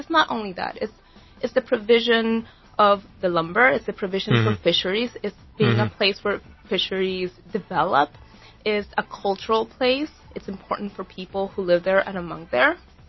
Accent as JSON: {"language": "English", "region": "Caribbean side", "country": "Panama", "said": "I come from the Caribbean side"}